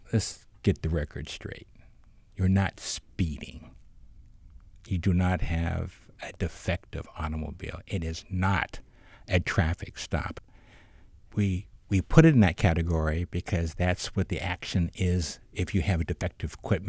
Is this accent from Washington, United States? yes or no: yes; Spokane, Washington, United States; I grew up in Spokane. It happened to people.